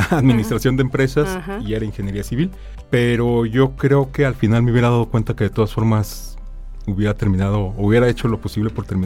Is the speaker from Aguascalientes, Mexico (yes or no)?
yes; Aguascalientes, Mexico; also born or lived in Irapuato, Mexico; yo soy originario de Irapuato, Guanajuato, aunque bueno, resido en Aguascalientes desde los 8 años. Entonces, básicamente, pues ya toda mi vida aquí en Aguascalientes